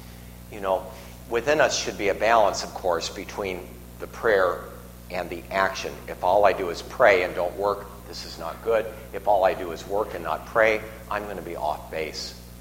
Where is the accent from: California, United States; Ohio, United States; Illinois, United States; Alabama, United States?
Ohio, United States; Cleveland; But I'm from Cleveland, so anyway, it's all right. For a good cause, I'll go back to Cleveland, you know.